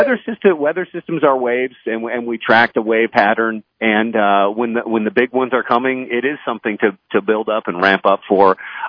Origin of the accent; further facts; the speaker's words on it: Minnesota, United States; I grew up in Minnesota, and he would take me to BIR once a summer for the muscle car shootout.